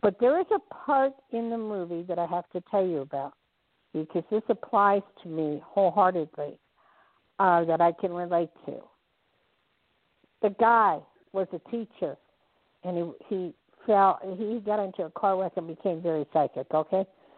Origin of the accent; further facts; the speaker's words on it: New Jersey, United States; It's because I'm from back east. I'm from New Jersey, New York area, and I just tell it like it is.